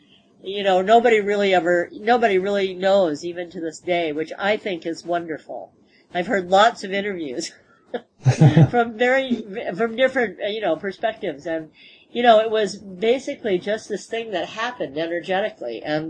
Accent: United States; And my first reaction as an American was to get in our cars

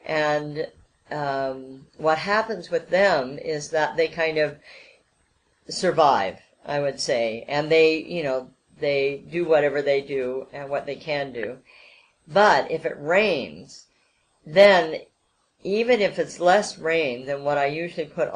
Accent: Iowa, United States; also born or lived in Colorado; I grew up in Iowa, where any seed that you put in the ground just grew this magnificent kind of jack-in-the-beanstalk kind of vegetable or fruit.

